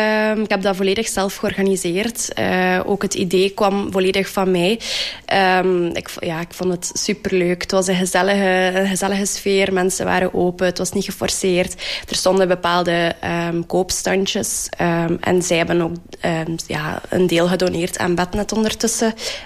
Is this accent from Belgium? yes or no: yes; Zwalm, East Flanders, Belgium; ik kom van Zwalm. Ik ben 21 jaar oud. Ik woon ondertussen een jaar samen met mijn vriend in Zwalm ook.